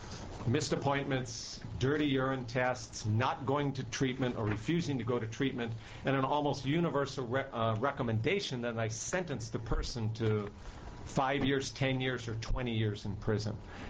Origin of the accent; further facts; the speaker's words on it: Honolulu, Hawaii, United States; I'm a judge from Honolulu, Hawaii.